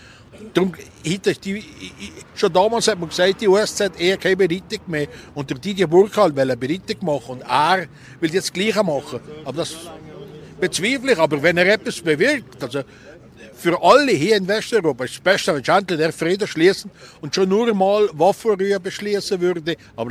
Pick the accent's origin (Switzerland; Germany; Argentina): Switzerland; Ticino; Aber hier als Tessiner, da kann ich es nur verstehen